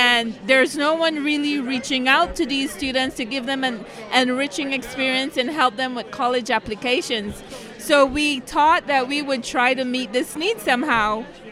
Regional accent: Belize; I'm from Belize.

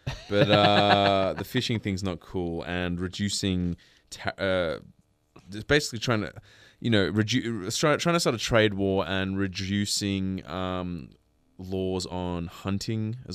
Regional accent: Sydney, New South Wales, Australia; We grew up in Sydney.

